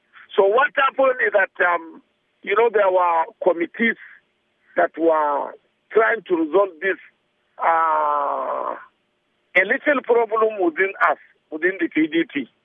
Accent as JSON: {"language": "English", "town": "Gombe", "region": "Gombe State", "country": "Nigeria", "also_born_or_lived": "Maiduguri", "said": "I am coming from northeast. I am coming from Gombe."}